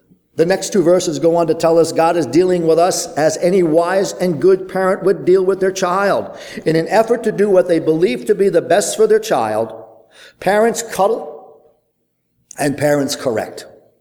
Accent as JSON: {"language": "English", "town": "Brooklyn", "region": "New York", "country": "United States", "tie": "born or raised there", "said": "Growing up in Brooklyn, one of the things my father and my mother constantly drummed into our heads"}